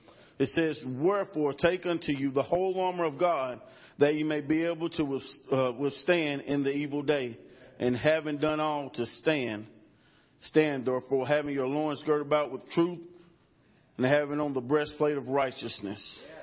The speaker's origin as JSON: {"language": "English", "country": "United States", "tie": "born or raised there", "said": "I'm from Rutherford County."}